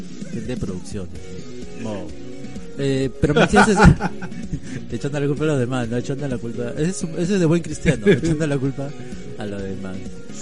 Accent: Peru; creo que es una de las comidas que te recomendaría como peruano

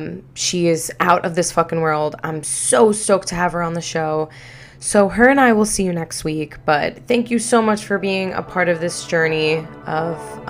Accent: New York, United States; also born or lived in Germany; Like, dropping that I'm from New York line, it's, like, kind of like not a bomb, but, like, something that, you know, grabs attention and intrigues people.

